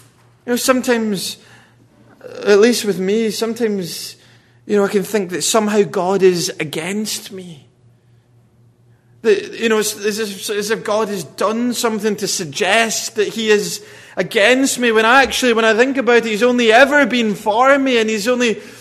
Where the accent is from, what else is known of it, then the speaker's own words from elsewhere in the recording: Scotland, United Kingdom; And growing up in Scotland and state school, we used to say if someone mistreated you